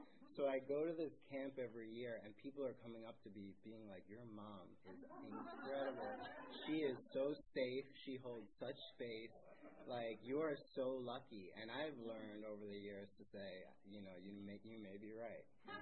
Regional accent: Cold Spring Harbor, New York, United States; really crazy growing up in Cold Spring Harbor and living with alcoholism

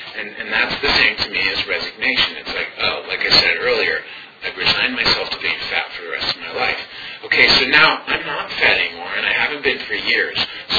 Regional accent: Rochester, New York, United States; now in Philadelphia, United States; And about 6 months later, I decided to move to Philadelphia. I grew up in Rochester, New York, and I realized I can't take the oak tree with me.

